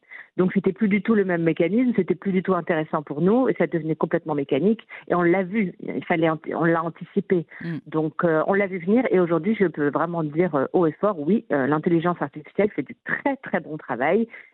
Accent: Paris, Île-de-France, France; also born or lived in London; J'ai grandi à Paris et jusqu'à mes 20 ans.

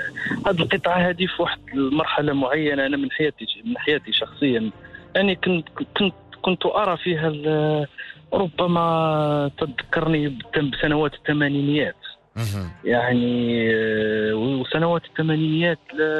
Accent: Morocco; بهذا الغناء الشعبي الخاص بنا احنا كمغاربة

